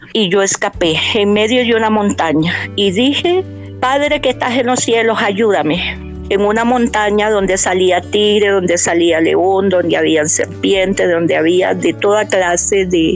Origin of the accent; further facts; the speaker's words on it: Costa Rica; born there; Vengo de una familia de padres nicaragüenses, nací en Costa Rica. Mis padres pues tuvieron una creación de 9 hermanos, pues yo soy la mayor de 3 hermanos.